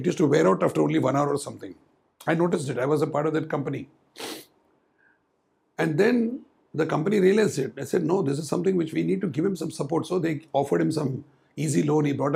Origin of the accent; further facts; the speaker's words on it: India; Because I am an Indian, I come from an Indian mindset